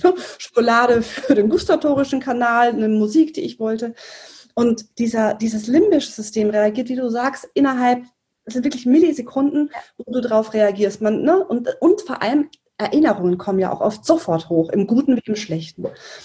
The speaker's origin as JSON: {"language": "German", "region": "Bavaria", "country": "Germany", "said": "Ich komme aus Bayern, man hört es ab und zu."}